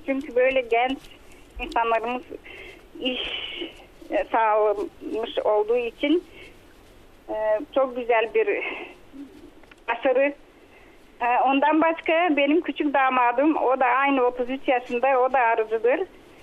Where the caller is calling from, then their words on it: Zarnivo, Dobrich Province, Bulgaria; Ben Zarnivo'dan, Tervel Belediyesi Zarnivo'dan